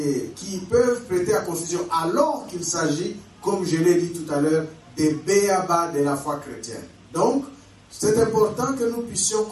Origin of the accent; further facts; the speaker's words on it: DR Congo; Je suis de la République démocratique du Congo.